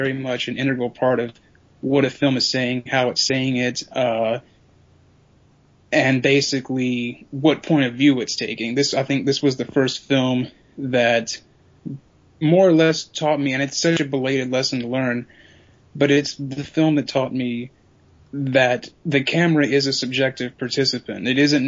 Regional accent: Georgia, United States; now in Birmingham, United States; I live in Birmingham. I grew up near Atlanta, Georgia

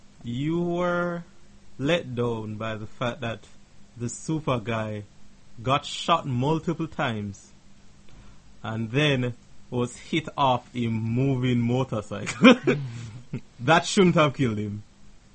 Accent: Jamaica; born there; That's part of the reason I was born in Jamaica.

